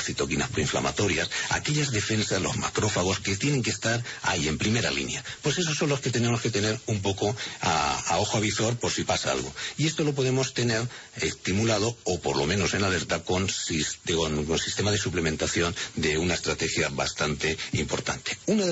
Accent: Spain; como somos los españoles que nos relacionamos absolutamente con todo y somos muy, muy sociales y muy arrimados

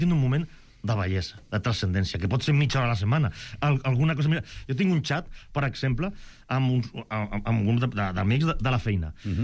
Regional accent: Barcelona, Catalonia, Spain; Som de Barcelona.

